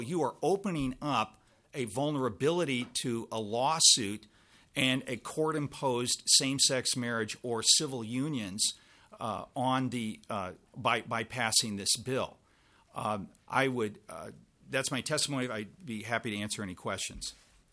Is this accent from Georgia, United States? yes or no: no; Mound, Minnesota, United States; moved away as an adult; And I grew up in Mound, and I know I live out of state now, but I just wanted to make everyone know of my Minnesota connections here.